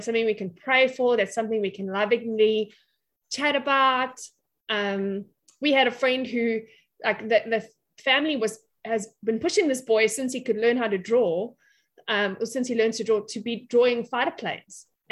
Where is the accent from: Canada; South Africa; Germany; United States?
South Africa; we grew up in South Africa before the referendum. So like we were already over the age of seven before South Africa became a democracy.